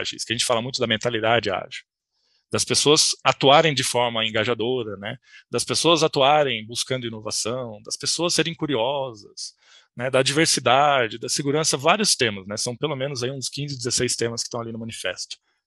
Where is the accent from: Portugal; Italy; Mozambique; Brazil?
Brazil; São Paulo; now in Brasília, Brazil; Eu sou de São Paulo, mas estou em Brasília atualmente